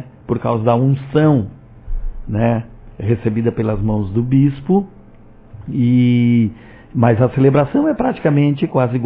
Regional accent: Cachoeira, Brazil; Eu sou natural de Cachoeira, no município de Praia Grande.

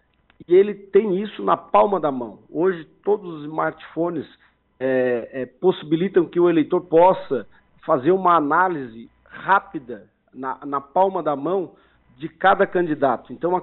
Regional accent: Tubarão, Santa Catarina, Brazil; Eu sou natural de Tubarão, vereador aqui em Tubarão.

